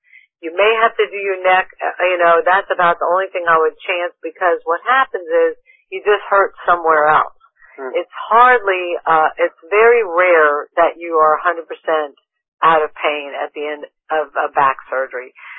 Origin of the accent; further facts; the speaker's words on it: New Orleans, Louisiana, United States; now in Florida, United States; No, I'm originally from New Orleans.